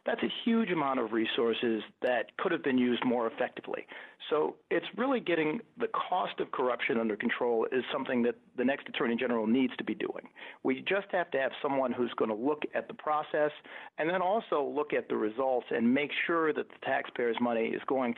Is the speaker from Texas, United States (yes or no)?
no; Buffalo, New York, United States; you know, I grew up in Buffalo, as I said. My dad worked at the Chevy plant in Buffalo, and we grew up in a working-class neighborhood on the east side of Buffalo.